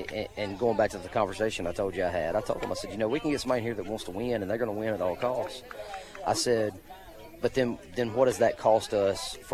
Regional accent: Mississippi, United States; I grew up in Mississippi, so I can speak on that.

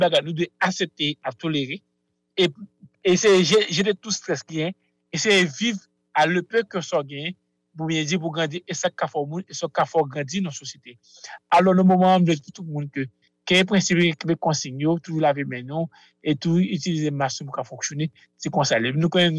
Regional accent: Haiti; même en tant qu'Haïtien, nous avons plus de conscience.

